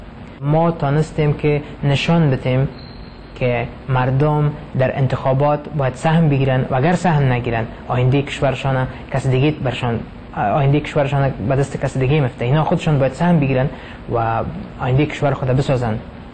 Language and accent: Persian; Afghanistan